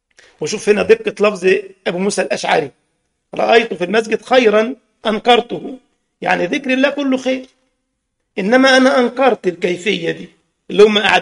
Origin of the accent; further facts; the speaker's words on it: Morocco; عندنا في المغرب والجزائر الشقيقة والكثير من الدول العربية يعملون حلقة ذكر جماعي